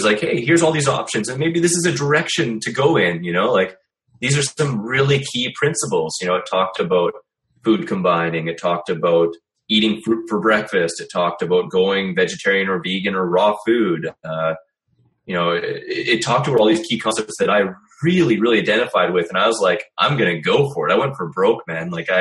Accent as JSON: {"language": "English", "town": "Saskatoon", "region": "Saskatchewan", "country": "Canada", "tie": "born or raised there", "said": "I went to a bookstore in my hometown in Saskatoon, Saskatchewan, Canada"}